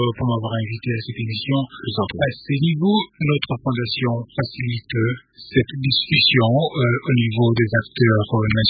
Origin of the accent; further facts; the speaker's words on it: DR Congo; même si je suis de nationalité congolaise et que je peux donner un avis en tant que Congolais.